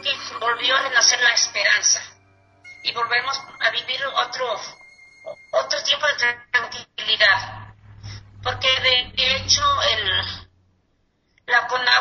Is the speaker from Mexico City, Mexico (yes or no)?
no; Temaca, Jalisco, Mexico; Soy de Temaca, vengo aquí para desmentirlo